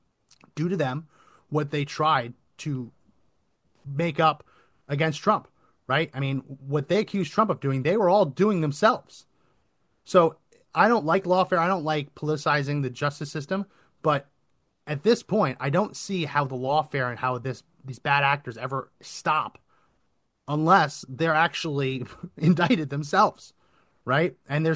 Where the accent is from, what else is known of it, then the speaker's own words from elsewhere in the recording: New Jersey, United States; I grew up in New Jersey, and what I always say about New Jersey is the last one out, turn out the lights